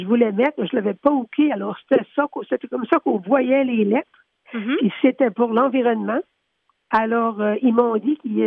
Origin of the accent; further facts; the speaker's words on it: Canada; also born or lived in Montréal; j'habitais à Montréal pour plus que 20 ans, puis quand j'ai retourné dans mon village natal